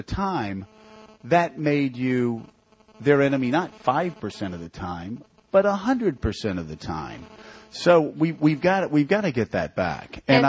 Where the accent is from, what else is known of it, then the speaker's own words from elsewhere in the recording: Florida, United States; They knew I was from Florida, that I couldn't stand it.